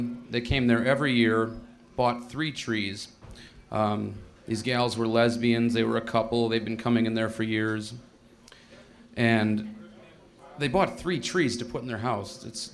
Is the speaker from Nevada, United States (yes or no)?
no; Milwaukee, Wisconsin, United States; I'm from Milwaukee. I don't know people with money, even by Milwaukee standards.